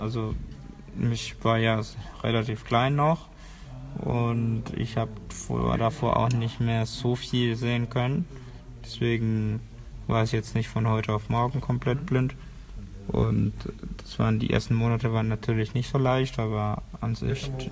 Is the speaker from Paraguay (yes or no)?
yes; Paraguay; Ich bin aus Südamerika, aus Paraguay.